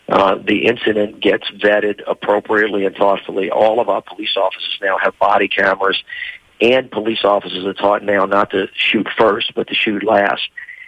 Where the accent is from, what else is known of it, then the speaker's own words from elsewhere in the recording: Southern US, United States; And as a Southerner, I get my back up a little bit when people from the North say it only happened down here.